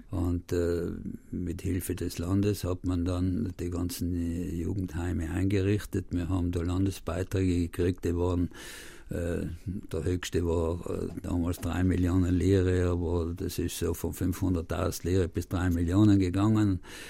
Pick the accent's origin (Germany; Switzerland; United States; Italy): Italy; Trentino-Alto Adige; Und so ist es auch bei uns in Südtirol gewesen.